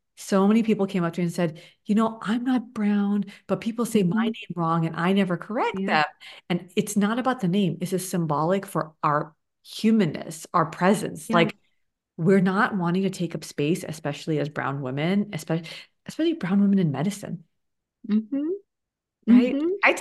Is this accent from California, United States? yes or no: yes; Los Angeles, California, United States; also born or lived in New Jersey / New York; So I grew up in LA. I grew up in Eagle Rock, which is